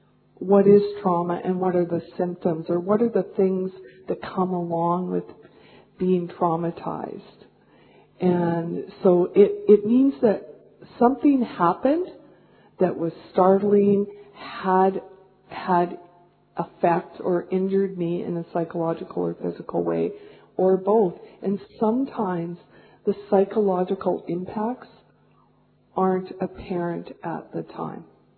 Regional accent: Canada; I come from Canada, and I've worked for 35 years in mental health and psychiatry

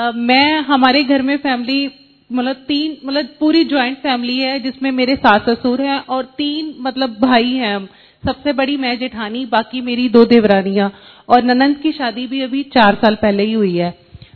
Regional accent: Gwalior, Madhya Pradesh, India; मैं ग्वालियर से हूँ

